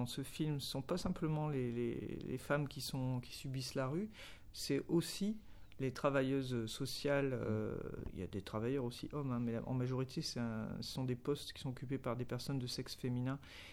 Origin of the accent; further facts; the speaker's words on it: Douai, Hauts-de-France, France; Moi, je suis né, j'habite plus à Douai, hein, j'habite plus à Douai depuis longtemps, mais je suis né là-bas, j'ai été à l'école là-bas, j'ai découvert le spectacle vivant là-bas